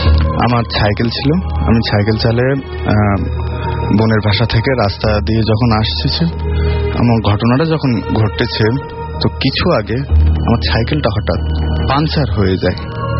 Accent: Satkhira, Khulna Division, Bangladesh; আমি আমার home district Satkhira.

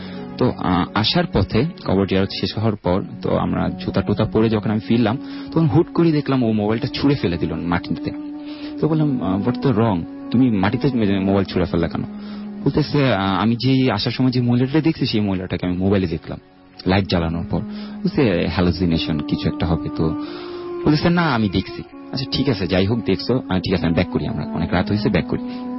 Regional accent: Fatullah, Dhaka Division, Bangladesh; নারায়ণগঞ্জ ফতুল্লা লালপুর থেকে এসেছি।

